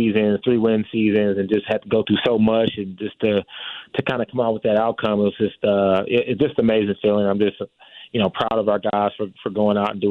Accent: Nashville, Tennessee, United States; My family was still, I'm from Nashville.

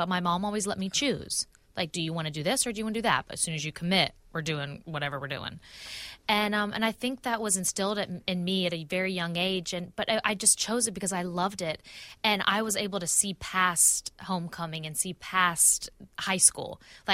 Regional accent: Pensacola, Florida, United States; I'm from the South. I'm from Pensacola, Florida.

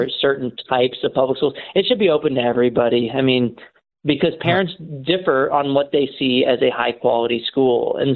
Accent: Texas, United States; So as a Texan, if Shapiro doesn't opt in, on behalf of my Texan fellow citizens

